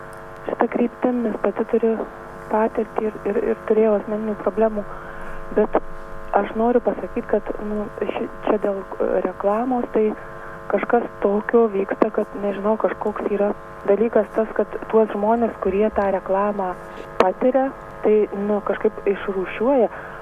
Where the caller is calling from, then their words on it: Prienai, Kaunas County, Lithuania; iš Prienų rajono.